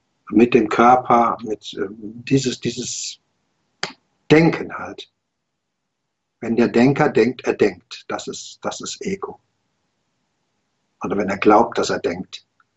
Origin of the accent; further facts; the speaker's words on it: Dortmund, North Rhine-Westphalia, Germany; ich komme ja aus Dortmund